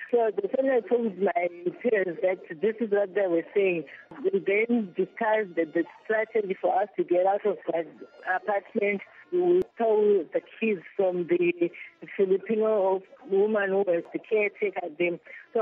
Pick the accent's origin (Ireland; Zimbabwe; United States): Zimbabwe; now in Kuwait; I came from Zimbabwe to Kuwait.